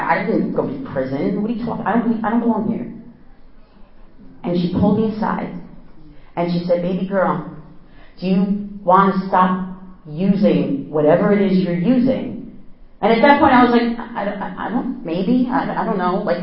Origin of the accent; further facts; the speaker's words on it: New Jersey, United States; live 8 minutes away from the George Washington Bridge, so I'm at like the tip north of New Jersey. I grew up in Bergen County.